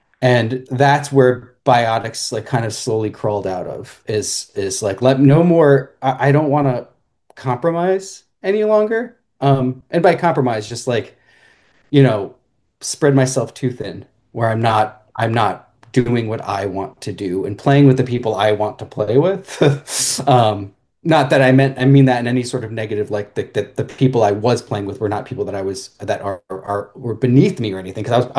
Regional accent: Valley Stream, New York, United States; I grew up here. I grew up like in the Valley Stream area, and it was all like a lot of Italian American, a lot of Jewish. And I had a pretty thick accent

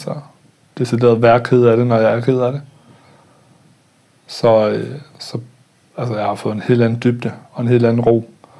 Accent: Jutland, Denmark; also born or lived in Copenhagen; Det var også en kultur, jeg voksede op i Jylland.

